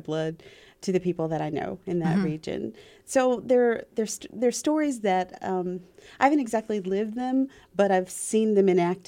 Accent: North Carolina, United States; Well, I'm from North Carolina, and most of the stories in the book are set in North Carolina.

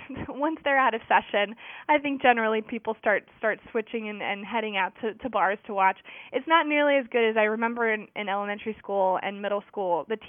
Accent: Winston-Salem, North Carolina, United States; And I grew up in Winston-Salem, but I didn't go to any North Carolina schools

